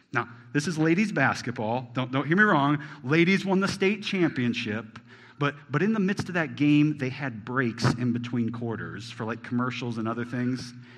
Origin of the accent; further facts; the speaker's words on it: Idaho, United States; Growing up in Idaho, this was the preschool days, the pre-K days.